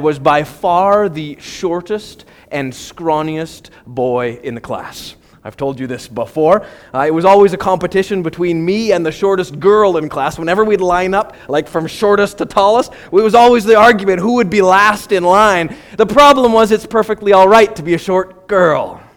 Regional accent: Canada; I'm also a Canadian.

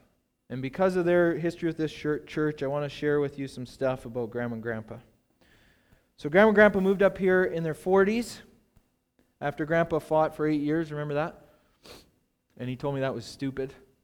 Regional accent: British Columbia, Canada; So in the river behind my house, the Bulkley River, growing up in the Bulkley Valley, beautiful river.

